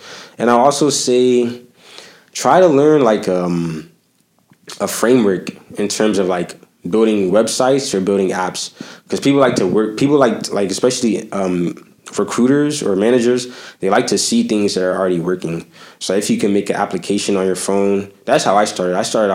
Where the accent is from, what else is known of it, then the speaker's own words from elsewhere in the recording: Baltimore, Maryland, United States; I'm a Ravens fan. I'm from Baltimore.